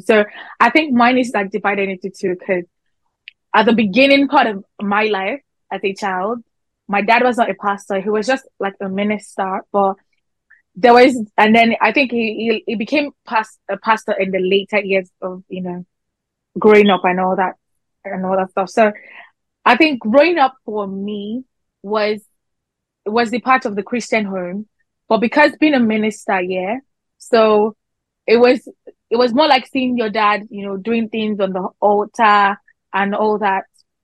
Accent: Nigeria; because, you know, as a Nigerian child, they say it takes a village to like raise a child.

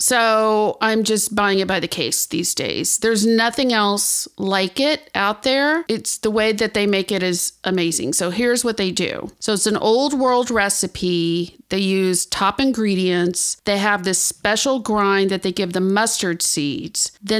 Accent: Texas, United States; also born or lived in Acapulco, Mexico; You know, I grew up in South Texas, Acapulco, Mexico, and the Texas Hill Country, which is located between San Antonio and Austin. And when I moved to New York City to follow my dream of becoming a writer many, many years ago

